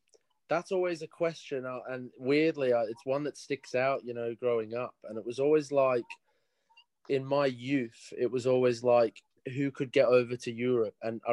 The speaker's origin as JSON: {"language": "English", "town": "Sydney", "region": "New South Wales", "country": "Australia", "tie": "born there", "said": "Parents moved out to Australia. And I was born in Sydney."}